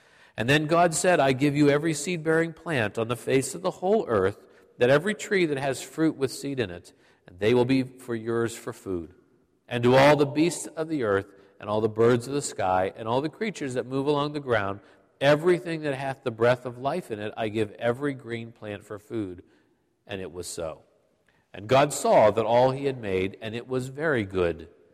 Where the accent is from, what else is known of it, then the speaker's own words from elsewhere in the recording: Pittsburgh, Pennsylvania, United States; Growing up in Pittsburgh as a six-year-old, I remember two great architectural wonders that impressed my soul with different sorts of learnings.